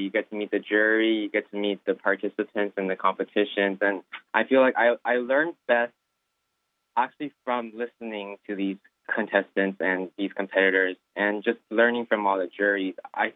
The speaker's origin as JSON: {"language": "English", "town": "Fremont", "region": "California", "country": "United States", "tie": "born or raised there", "said": "Yeah, I grew up in Fremont, California."}